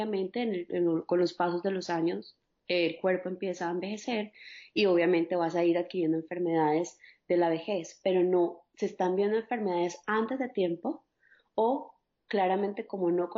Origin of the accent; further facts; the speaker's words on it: Cali, Valle del Cauca, Colombia; now in Los Angeles, United States; soy colombiana, caleña, mamá de dos niños chiquitos, uno de un año y la otra de cuatro, ya casi cinco. Vivo en la ciudad de Los Ángeles.